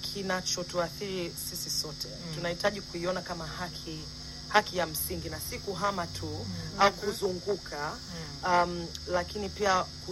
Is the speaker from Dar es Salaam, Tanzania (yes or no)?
yes; Dar es Salaam, Tanzania; Na kwa mimi kama mmesikia natokea Dar.